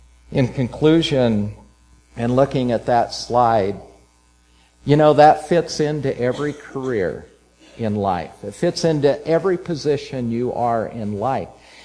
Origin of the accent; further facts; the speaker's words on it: Nebraska, United States; They got to know me, learned I was from Nebraska, Alvy.